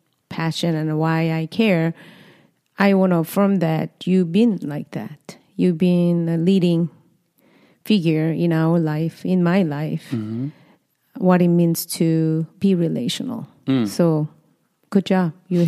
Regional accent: South Korea; I grew up in Korea in poverty

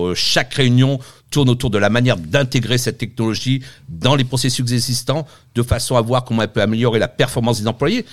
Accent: Montreal, Quebec, Canada; now in Paris, France; Je viens de Montréal, ça fait 40 ans à peu près que j'habite à Montréal.

